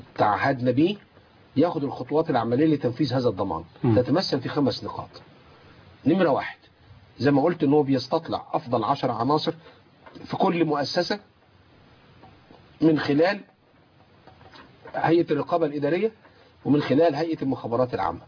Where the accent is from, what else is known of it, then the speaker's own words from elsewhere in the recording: Egypt; إحنا كلنا مصريين.